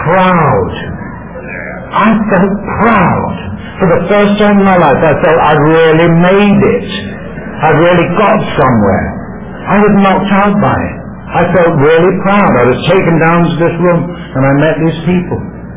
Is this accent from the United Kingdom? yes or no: yes; England, United Kingdom; look here, I'm English, we don't do that sort of thing.